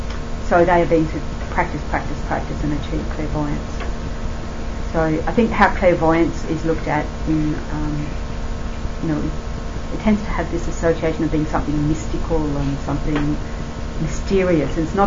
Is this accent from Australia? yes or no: yes; Australia; here am I, Tibetan Buddhist nun, but I'm an Australian Tibetan Buddhist nun. I'm living in the West